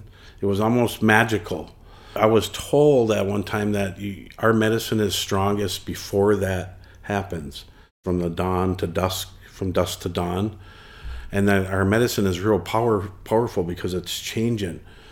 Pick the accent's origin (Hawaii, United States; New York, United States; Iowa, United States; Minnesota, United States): Minnesota, United States; Red Lake; now in Mille Lacs, United States; I'm from Red Lake originally, and when I married a band member here in Mille Lacs Lake, I took her last name